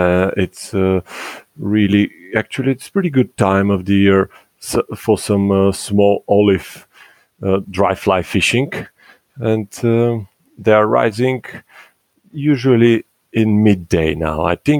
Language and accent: English; Sofia, Sofia City, Bulgaria; I'm born and I grew up in Sofia, but I was very lucky that my parents are not from Sofia, and they live in different parts of Bulgaria